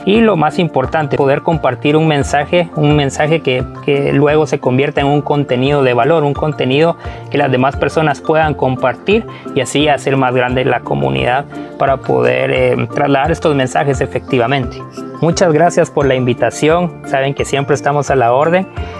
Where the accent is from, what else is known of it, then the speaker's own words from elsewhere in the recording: Guatemala; para que pues todos nos protejamos como buenos guatemaltecos